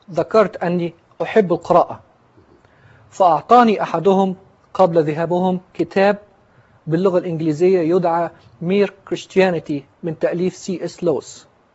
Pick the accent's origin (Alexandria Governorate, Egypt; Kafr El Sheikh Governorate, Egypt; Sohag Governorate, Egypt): Alexandria Governorate, Egypt; Alexandria; born there